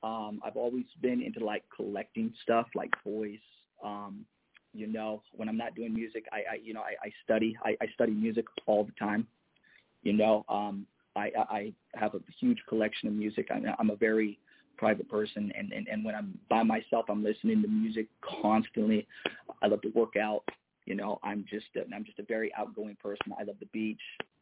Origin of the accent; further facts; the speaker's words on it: Indiana, United States; So when I was a little boy, I was greatly influenced by … without a doubt, because I'm from Indiana.